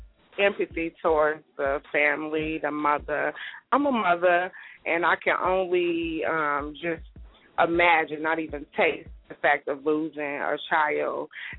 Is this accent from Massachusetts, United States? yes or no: no; Chicago, Illinois, United States; I'm from Cabrini. I know how it go.